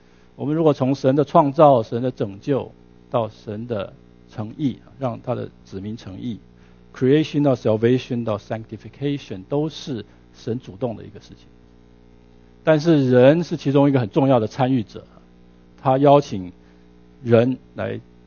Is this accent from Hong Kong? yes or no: no; Taiwan; 你是台湾来的？我说我是台湾来的。